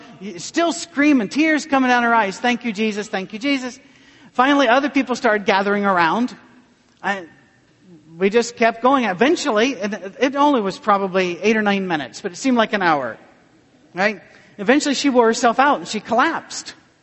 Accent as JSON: {"language": "English", "country": "United Kingdom", "said": "Now, I don't dance because I'm British."}